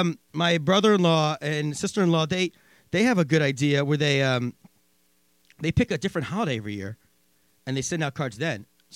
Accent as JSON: {"language": "English", "region": "Pennsylvania", "country": "United States", "tie": "born or raised there", "said": "I grew up in Pennsylvania where like I was just used to everyone assuming you celebrate Christmas"}